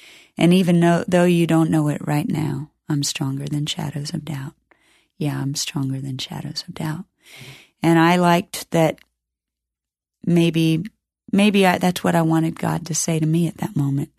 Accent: United States; I think of myself as an American, as a Christian, as a sister, as a friend, as a lover

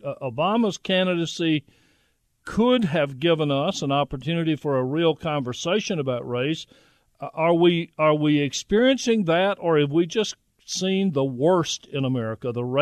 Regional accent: Monroe, Louisiana, United States; on a plane to my hometown, Monroe, Louisiana.

